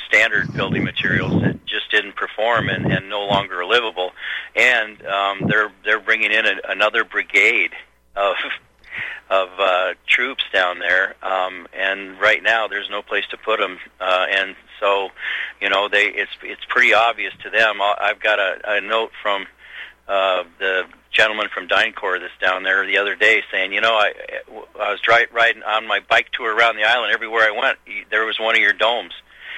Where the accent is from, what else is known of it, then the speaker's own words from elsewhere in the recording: Ketchikan, Alaska, United States; Like, I was born in Ketchikan, Alaska. It rains 200 inches a year.